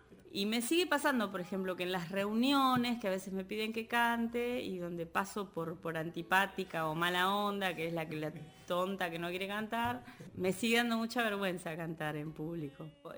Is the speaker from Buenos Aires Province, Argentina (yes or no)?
yes; Villa Bosch, Buenos Aires Province, Argentina; also born or lived in San Martín; Yo nací en San Martín, pero viví bastantes años en Villa Bosch.